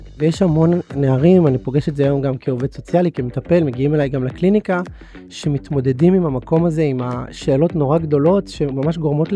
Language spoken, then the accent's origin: Hebrew; Bnei Brak, Tel Aviv District, Israel; בבני ברק, ובעצם חוויתי כל מיני חוויות בחיים